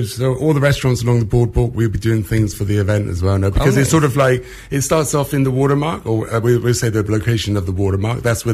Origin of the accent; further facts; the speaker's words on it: England, United Kingdom; I come from England as well.